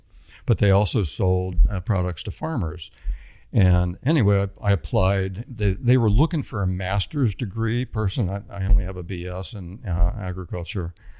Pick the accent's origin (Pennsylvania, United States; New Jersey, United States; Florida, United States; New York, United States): Pennsylvania, United States; West Chester; Westchester, Pennsylvania.